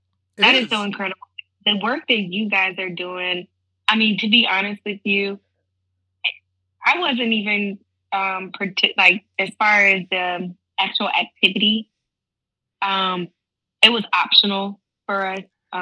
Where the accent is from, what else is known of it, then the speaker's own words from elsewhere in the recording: Charlotte, North Carolina, United States; I grew up in Charlotte, North Carolina.